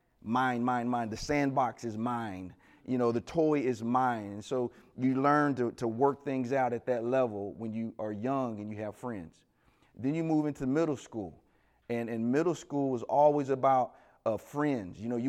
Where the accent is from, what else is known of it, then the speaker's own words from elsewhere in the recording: Texas, United States; I was from Nashville, Tennessee, and I grew up in Texas, excuse me, and I'm coming from Texas